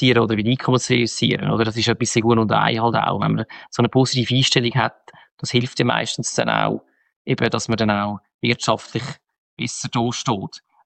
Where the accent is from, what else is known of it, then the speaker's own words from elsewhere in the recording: Switzerland; Ich bin Schweizer